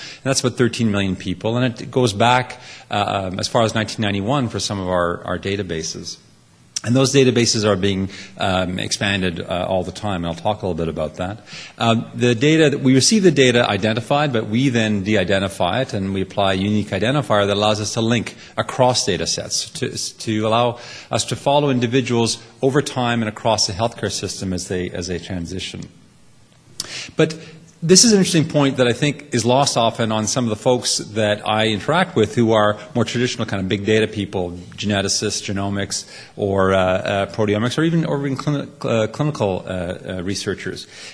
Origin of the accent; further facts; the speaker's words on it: Montreal, Quebec, Canada; Montreal is my hometown. It's great to be back in Montreal. I was born at the Royal Vic, which I was sad to see closed down just a few days ago, but there's now a bright, shiny new home, apparently.